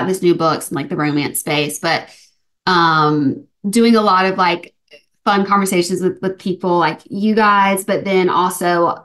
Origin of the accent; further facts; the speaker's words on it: Alabama, United States; and then my home state, Alabama, Birmingham, Tuscaloosa.